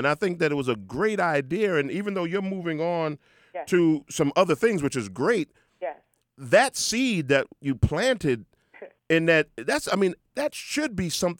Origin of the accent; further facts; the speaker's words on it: Brooklyn, New York, United States; See, she, you know, I'm from Brooklyn